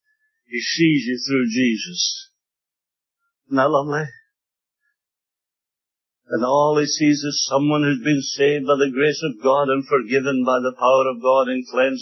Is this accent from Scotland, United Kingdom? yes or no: yes; Scotland, United Kingdom; I come from Scotland and they say, do you not take whiskey? From Scotland?